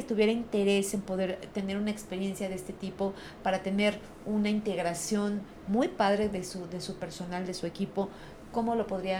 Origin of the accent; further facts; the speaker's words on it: Mexico; O sea, somos complicados los mexicanos